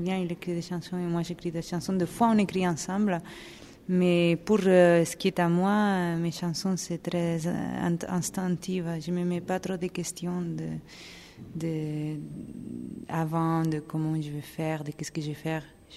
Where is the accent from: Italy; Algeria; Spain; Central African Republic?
Spain; French is a second language; now in France; je ne savais pas encore que j'allais en faire quand je suis partie d'Espagne